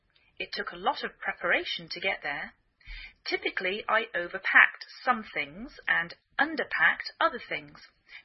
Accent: England, United Kingdom; now in United States

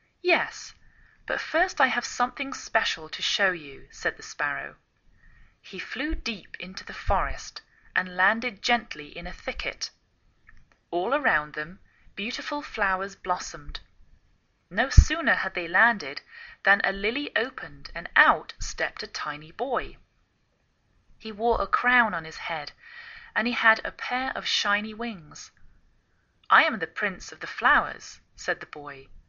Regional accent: England, United Kingdom; now in United States

